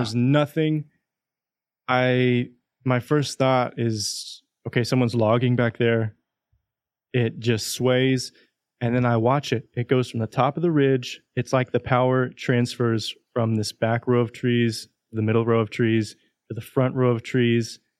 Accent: Texas, United States; And it reminded me of growing up in East Texas when hurricanes would run through the Gulf Coast

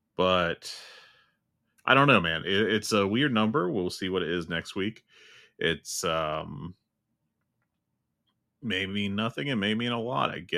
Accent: West Virginia, United States; I grew up in West Virginia, in a very white portion of West Virginia

